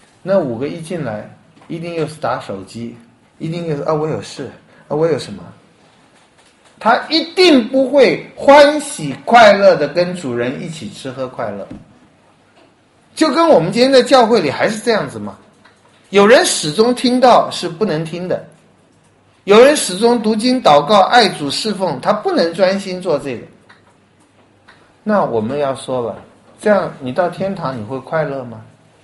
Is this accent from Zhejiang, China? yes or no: yes; Wenzhou, Zhejiang, China; 那个比喻可能是咱们温州人最喜欢的比喻了